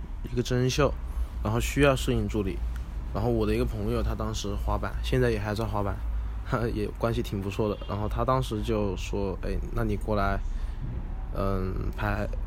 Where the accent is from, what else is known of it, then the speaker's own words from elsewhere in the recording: Zhuzhou, Hunan, China; 对，长沙株洲。离长沙很近。